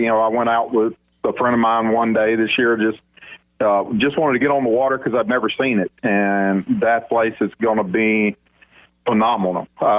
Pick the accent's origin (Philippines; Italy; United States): United States; Louisiana; now in Arkansas, United States; for guys like me that growing up in Louisiana, we didn't have smallmouth. So when I moved to Arkansas, that's what I wanted to go chase.